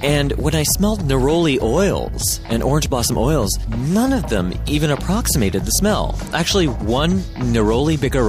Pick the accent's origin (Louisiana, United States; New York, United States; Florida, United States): Florida, United States; Growing up in Florida, one of the best things about spring